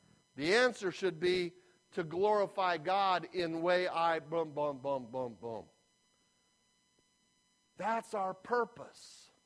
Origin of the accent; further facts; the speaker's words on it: Iowa, United States; As kids in Iowa, growing up in Iowa, my father came from a large family.